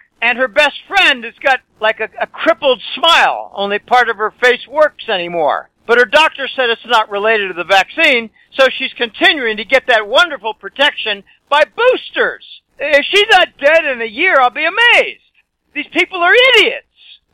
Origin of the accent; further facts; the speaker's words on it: Boston, Massachusetts, United States; moved away; I'm from Boston, but I've been here a number of years.